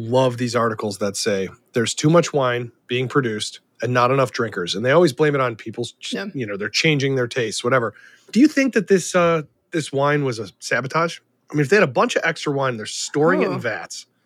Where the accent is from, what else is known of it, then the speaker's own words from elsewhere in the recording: Ohio, United States; Hey, you stop it. I'm from Ohio.